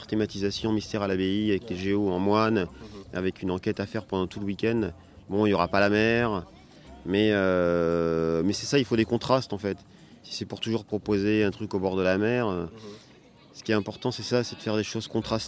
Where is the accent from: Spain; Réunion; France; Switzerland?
Spain; Je suis latin, je suis espagnol.